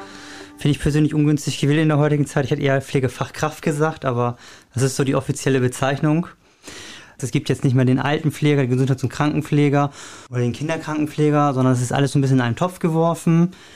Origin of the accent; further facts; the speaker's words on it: Oldenburg, Lower Saxony, Germany; born there; also born or lived in Leverkusen; Da ich vor knapp 3 Jahren jetzt wieder Richtung Heimat gezogen bin, ich komme gebürtig aus Oldenburg, viele Jahre lang in Leverkusen gelebt.